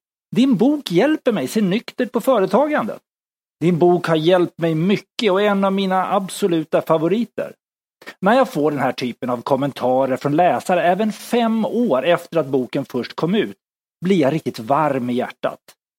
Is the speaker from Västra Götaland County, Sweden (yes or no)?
no; Stockholm, Stockholm County, Sweden; i förorten till Stockholm där jag växte upp.